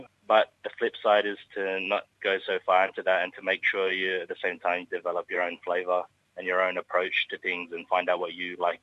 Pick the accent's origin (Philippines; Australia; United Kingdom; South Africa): Philippines; as a Filipino